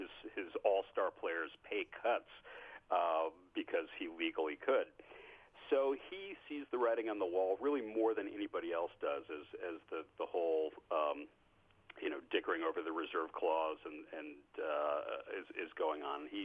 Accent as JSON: {"language": "English", "town": "Ann Arbor", "region": "Michigan", "country": "United States", "tie": "born or raised there", "said": "Because I grew up in Ann Arbor, Michigan, just down the road from Detroit"}